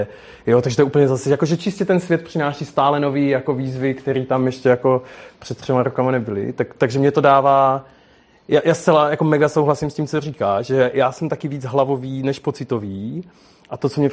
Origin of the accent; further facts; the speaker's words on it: Moravian Wallachia, Czechia; Já jsem z Valašska, můj táta pracoval se železem